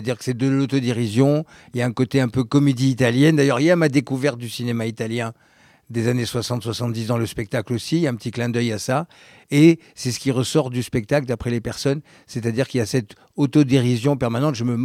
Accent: Nice, Provence-Alpes-Côte d'Azur, France; la ville où j'ai grandi, à Nice. Dans l'immeuble des années 60, avec des pieds noirs, des Italiens, des Espagnols

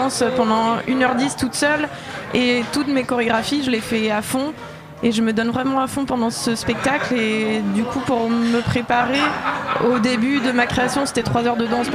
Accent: Rennes, Brittany, France; C'est ça, je viens de Rennes.

